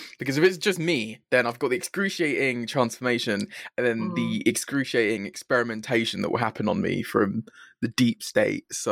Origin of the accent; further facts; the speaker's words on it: London, United Kingdom; I'm from London, United Kingdom. So probably well across the pond from the rest of the people you've spoken to. Mm-hmm. I'm 19